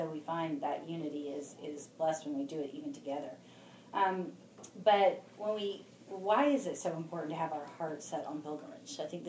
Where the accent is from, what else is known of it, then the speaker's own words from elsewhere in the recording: the South, United States; I was raised in the South. I don't know if y'all were, but I was raised Greek Orthodox.